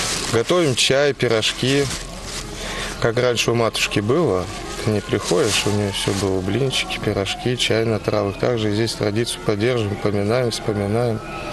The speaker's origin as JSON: {"language": "Russian", "town": "Krasnodar", "region": "Krasnodar Krai", "country": "Russia", "also_born_or_lived": "Central Russia", "said": "Я так с Краснодара, а жил в Центральной России."}